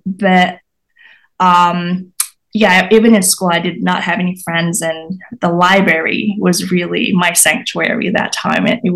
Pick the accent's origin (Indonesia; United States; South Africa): Indonesia; English is a second language; So I grew up in Indonesia within a conservative Chinese family, and around me was a conservative Muslim community.